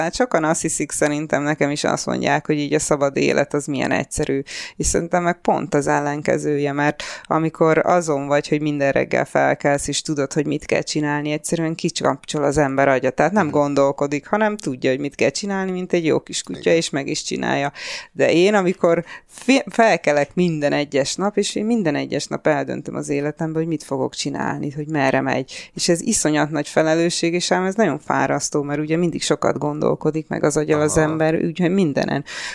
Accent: Budapest, Hungary; born there; moved away as an adult; Hát Csepelen születtem, és ugorjuk 25 éve.

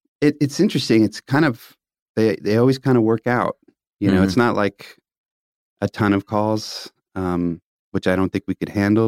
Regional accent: Tulsa, Oklahoma, United States; But growing up in Tulsa, I would hear about the Cane's

